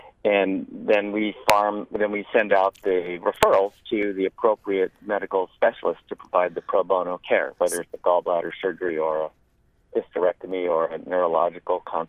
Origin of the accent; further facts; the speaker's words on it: Anchorage, Alaska, United States; Well, I'm from Anchorage, Alaska.